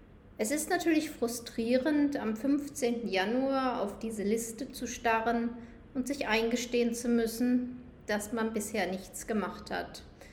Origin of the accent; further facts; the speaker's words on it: Germany; accent: German; Mein Englisch ist nicht perfekt und meinen deutschen Akzent werde ich nie verlieren, aber es ist keine Sprache, die ich noch aktiv lerne.